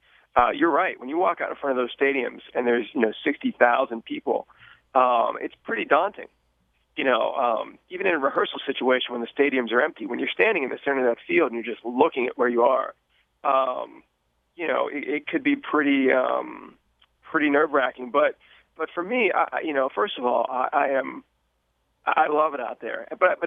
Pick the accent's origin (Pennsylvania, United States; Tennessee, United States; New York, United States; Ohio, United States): Pennsylvania, United States; Pittsburgh; I was traveling around my hometown of Pittsburgh doing a lot of shows